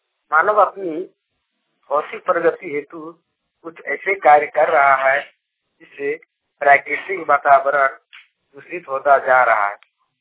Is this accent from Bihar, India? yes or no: yes; Tiliyadi, Bihar, India; ग्राम post तिलियाडी, थाना जाजा, जिला जमुई का निवासी हूँ।